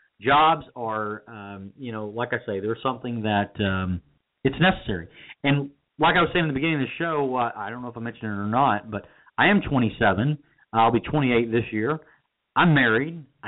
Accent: Texas, United States; I'm originally from East Texas, and so I thought, all right, I'll get out. I'll go back home.

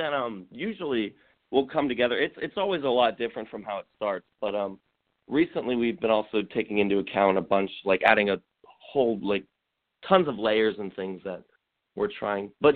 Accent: Erie, Pennsylvania, United States; now in Pittsburgh, United States; I moved here about a year ago, and I'm from Erie, Pennsylvania, excuse me, and there wasn't really much of a music scene up there

